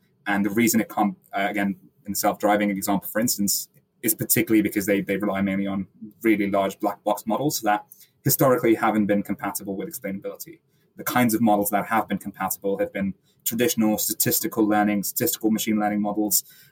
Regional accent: Stone, West Midlands, United Kingdom; my hometown, Stone, happened to be the highest Brexit voting town in all of the UK

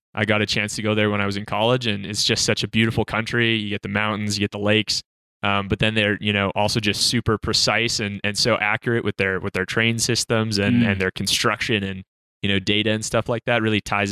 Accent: Regina, Saskatchewan, Canada; moved away; also born or lived in Calgary; I'm from Regina, Saskatchewan originally, but I lived in Calgary for the last 8 years.

